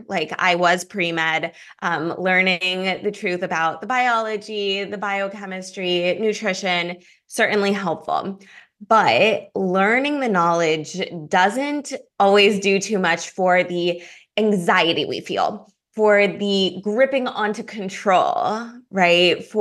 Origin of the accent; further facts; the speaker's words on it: Los Angeles, California, United States; I grew up in Los Angeles, so I'm a West Coaster originally